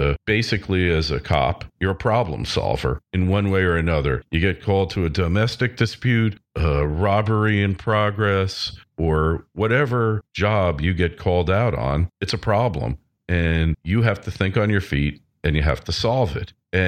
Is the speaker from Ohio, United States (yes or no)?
no; New York, United States; Craig, a fellow New Yorker, born and raised on Long Island